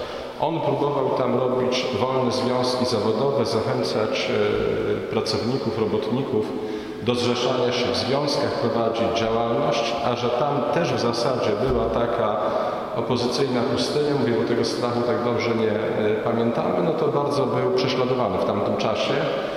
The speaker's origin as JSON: {"language": "Polish", "town": "Gorzów Wielkopolski", "region": "Lubusz Voivodeship", "country": "Poland", "tie": "born or raised there", "said": "się urodziłem w Gorzowie na ziemiach odzyskanych, gdzie rodzice wyjechali z Podlasia. Moja rodzina po części pochodzi z Podlasia południowego, po części z północnego Mazowsza, po części z Warszawy."}